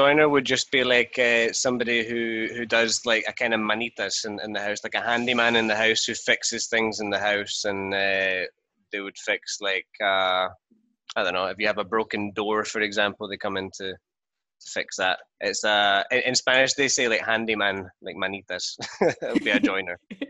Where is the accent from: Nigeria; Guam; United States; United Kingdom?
United Kingdom; Scotland; moved away as an adult; now in Spain; Scotland. And I was born there. I lived there until I was 21, 22, something like that. So that's where my accent's from. But I've been living in Spain for the last 4 years.